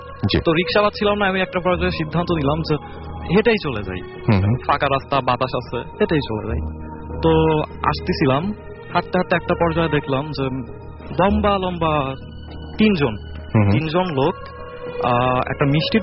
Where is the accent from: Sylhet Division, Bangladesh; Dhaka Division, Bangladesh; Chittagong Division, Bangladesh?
Dhaka Division, Bangladesh; Hazaribagh; হাজারিবাগ থেকে এসেছি